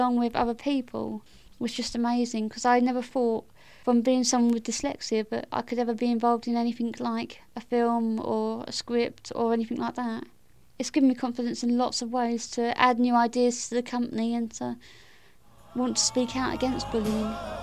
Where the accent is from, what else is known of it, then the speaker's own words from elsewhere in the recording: Aylesbury, South East England, United Kingdom; I'm from Aylesbury in Buckinghamshire